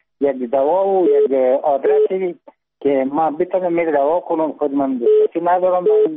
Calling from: Kabul, Afghanistan; من از کابل هستم تماس میگیرم. … کابل تماس میگیرم

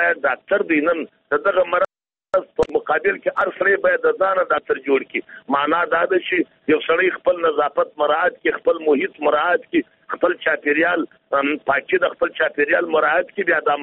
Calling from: Jowzjan, Afghanistan; د جوزجان ولایت څخه مسافر په تماس کې

